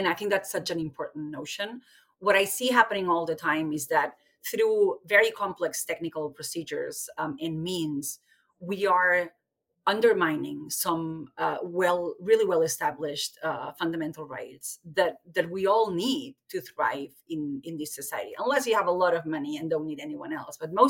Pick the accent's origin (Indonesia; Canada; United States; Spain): Spain; Barcelona, Catalonia; I'm from Barcelona